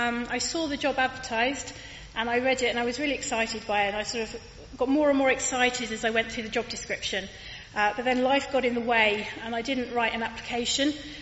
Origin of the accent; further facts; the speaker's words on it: East of England, United Kingdom; born there; I was born in Hertfordshire, which is where my family live now, but home is really Cornwall for me